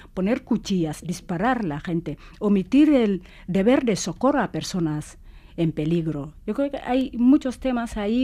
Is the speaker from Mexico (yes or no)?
no; Casamance, Senegal; Spanish is a second language; now in Spain; yo soy de la Casamance, del sur de Senegal, y es una zona muy verde, ahí con árboles grandes, frondosos, majestuosos, que árboles que te inspiran respeto, ¿no? Y cuando llegué a Cádiz, pues era más seco